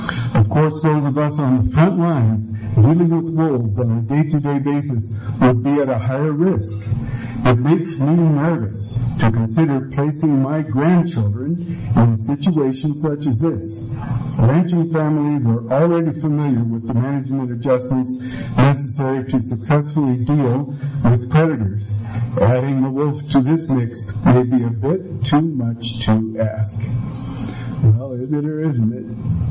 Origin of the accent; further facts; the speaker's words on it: Cortez, Colorado, United States; I'm from Cortez, and a rancher there.